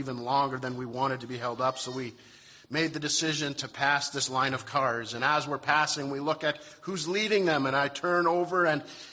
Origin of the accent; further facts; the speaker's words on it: Canada; The other blessing that I was thankful for is growing up in Canada.